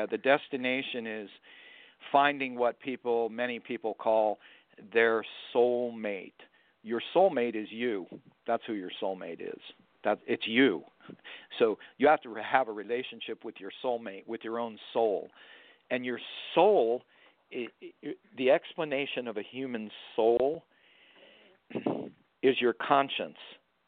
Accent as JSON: {"language": "English", "region": "Florida", "country": "United States", "said": "Well, as you know, I'm from Florida.\" I said, \"Florida is an enormous fishing state."}